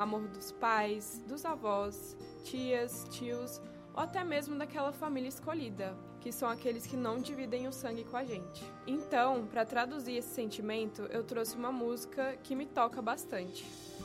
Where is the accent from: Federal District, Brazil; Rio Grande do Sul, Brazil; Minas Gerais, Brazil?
Federal District, Brazil; Brasília; Deixar minha família na minha cidade natal, Brasília, foi a parte mais difícil da minha escolha de estudar na Paraíba.